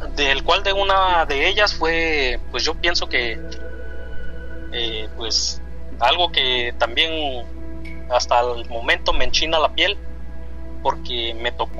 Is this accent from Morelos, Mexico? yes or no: no; Huajuapan de León, Oaxaca, Mexico; Yo soy de una ranchería de Huajuapan de León.